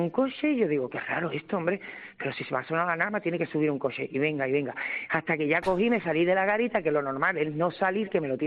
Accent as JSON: {"language": "Spanish", "town": "Cádiz", "region": "Andalusia", "country": "Spain", "lives_now": "Leganés, Spain", "said": "Soy de Cai."}